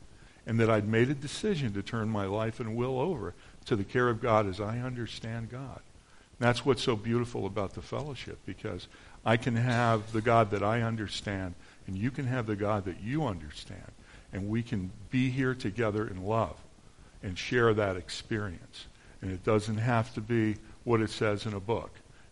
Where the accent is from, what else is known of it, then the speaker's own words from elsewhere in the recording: Philadelphia, Pennsylvania, United States; now in Lansing, United States; I'm not from Lansing. I'm from back east. I'm from Philadelphia. And I grew up in probably one of the most dysfunctional homes.